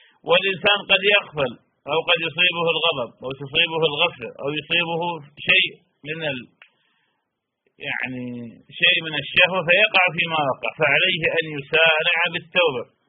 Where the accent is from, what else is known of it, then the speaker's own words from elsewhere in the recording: Iraq; أنا حينما كنت في بلدي العراق